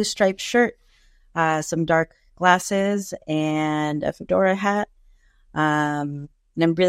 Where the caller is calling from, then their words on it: San Diego, California, United States; I am streaming from Kumeyaay Land, also known as San Diego, California.